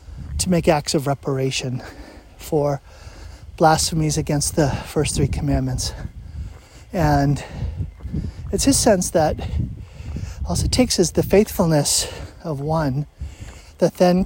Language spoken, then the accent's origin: English; Burlington, Massachusetts, United States; when I grew up in Burlington, just 15 miles from Medford